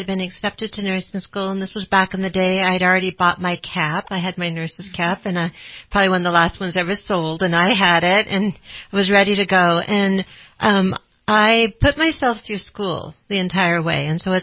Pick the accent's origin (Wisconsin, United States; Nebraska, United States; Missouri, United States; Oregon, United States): Oregon, United States; Portland; Well, I grew up in Portland, Oregon, which is a great place to grow up, just like Reading.